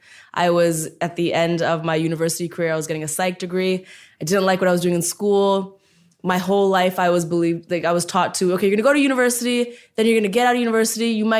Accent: India; especially as an Indian woman, a huge, huge deal.

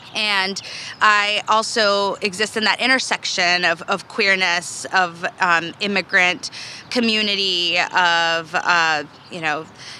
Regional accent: California, United States; also born or lived in Mexico; I was born in 1985, so I grew up in the 90s here in Southern California. I immigrated from Mexico when I was about 4 years old, and I identify as both Mexican and Cuban.

